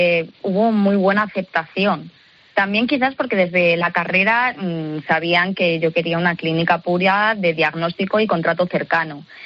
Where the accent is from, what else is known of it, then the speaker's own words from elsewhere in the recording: Valladolid, Castile and León, Spain; Yo por temas familiares, soy vallisoletana y me quedé en la tierra, ¿no? En mi tierra.